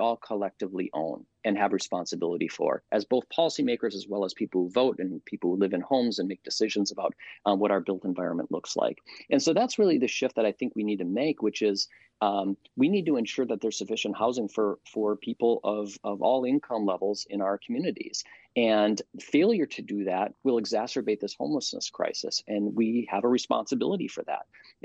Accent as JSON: {"language": "English", "region": "Midwest", "country": "United States", "lives_now": "Seattle, United States", "said": "I'm actually from the Midwest. I moved my family from Minneapolis out to Seattle 6 years ago when I began my work at UW."}